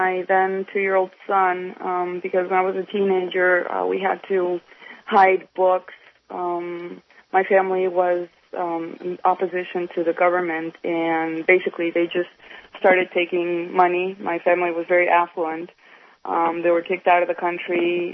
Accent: United States; I mean, I'm so proud of being an American

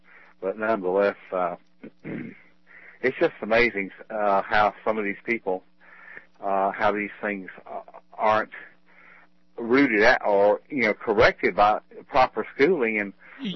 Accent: South Carolina, United States; I grew up in South Carolina, and I never heard I seen or tookin' or any of those other things.

